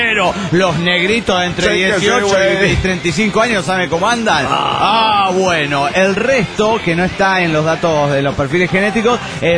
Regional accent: Mexico City, Mexico; del DF Mexicano.

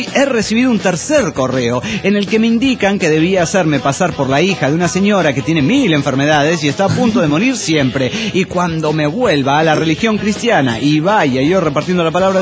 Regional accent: Coatzacoalcos, Veracruz, Mexico; now in Monterrey, Mexico; soy de Coatzacoaqueño, es decir, de Coatza, de Coatzacoacos, Veracruz, por si el pirata no pronunció bien.

